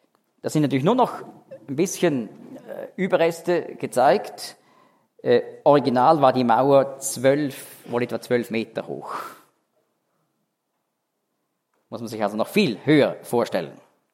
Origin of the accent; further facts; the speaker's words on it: Israel; Und bei uns in Israel gelten die 10 Gebote, du sollst nicht Ehe brechen.